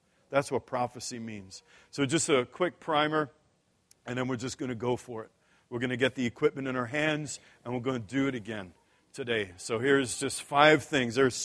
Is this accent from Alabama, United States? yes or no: no; New York, United States; So I'm from New York, right?